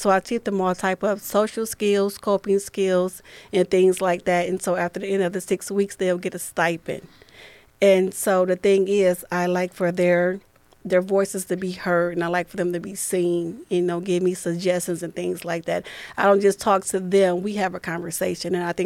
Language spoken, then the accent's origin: English; Toledo, Ohio, United States; I was born and raised in Toledo, Ohio. I'm a mom of three.